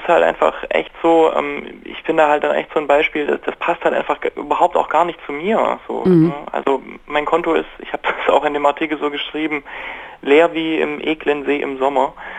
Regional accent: Ulm, Baden-Württemberg, Germany; now in Berlin, Germany; ja, ich bin Schwabe, ich komme da aus Ulm.

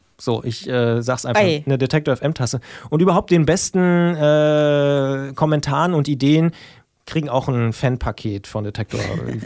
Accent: Brandenburg, Germany; wenn ich Ortsnamen wie zum Beispiel CIESA falsch ausgesprochen höre als Brandenburger

